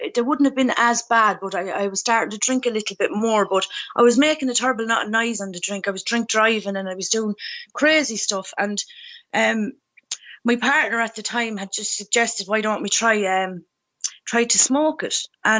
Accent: Carlow, County Carlow, Ireland; I'm originally from Carlow town

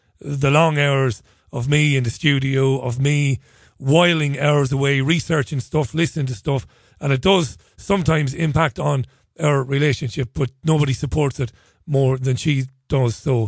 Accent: Ireland; I know he grew up in London, but He's as Irish as the Irish themselves. He's loved in my country because he's a stone cold genius.

